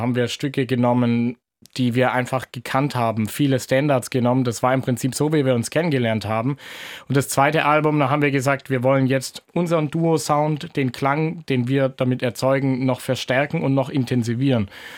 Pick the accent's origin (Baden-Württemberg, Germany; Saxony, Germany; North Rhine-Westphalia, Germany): Baden-Württemberg, Germany; das heißt im schönsten Urachtale, und das ist das Tal, wo ich aufgewachsen bin